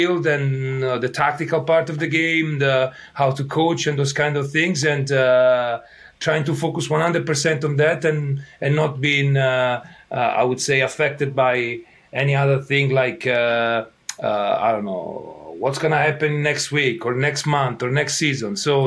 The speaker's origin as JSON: {"language": "English", "country": "Italy", "accent": "Italian", "second_language": "English", "said": "it's my path started, as you can tell from my accent, in Italy."}